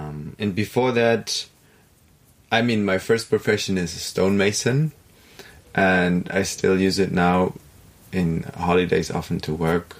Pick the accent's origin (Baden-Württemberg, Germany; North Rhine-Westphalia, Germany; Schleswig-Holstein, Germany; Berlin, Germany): Baden-Württemberg, Germany; Freiburg; My childhood, I grew up in Freiburg